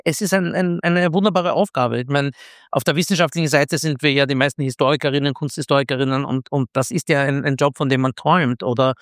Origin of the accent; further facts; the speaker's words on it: Vienna, Austria; moved away as an adult; also born or lived in United States; ich bin zwar Wiener, in Wien geboren und aufgewachsen, aber ich bin mit 19 in die Vereinigten Staaten gegangen und habe meine ganze mein ganzes Erwachsenenleben inklusive wissenschaftlicher Karriere in den USA verbracht.